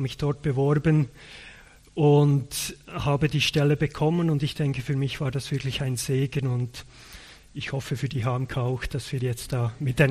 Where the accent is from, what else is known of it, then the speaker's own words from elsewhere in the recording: Bern, Switzerland; Ich komme aus dem Bernbiet, genau gesagt aus dem Emmental. Ich bin dort aufgewachsen und zur Schule gegangen, in die Gemeinde gegangen und wir wohnen jetzt dort als Familie auch wieder.